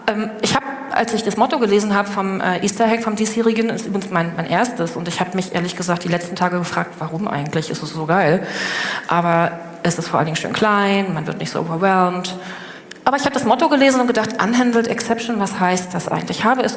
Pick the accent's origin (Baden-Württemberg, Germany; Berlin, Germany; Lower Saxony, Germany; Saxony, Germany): Berlin, Germany; born there; Ich bin aus Berlin, gebürtig aus Berlin